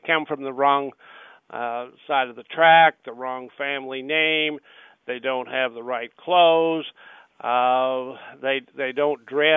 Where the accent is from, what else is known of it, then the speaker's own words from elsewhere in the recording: Missouri, United States; You know, I come from Missouri, a small town in Missouri, and you know, I've had my fair share of being described as a hick or a hillbilly because I do have a different speech pattern